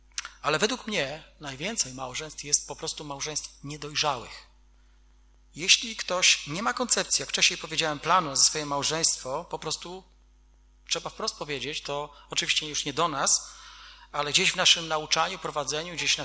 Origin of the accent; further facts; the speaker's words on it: Wrocław, Lower Silesian Voivodeship, Poland; born there; Ja się cieszę, że ja mieszkam na wsi. To, że jestem urodzony we Wrocławiu, co to za wielka chluba.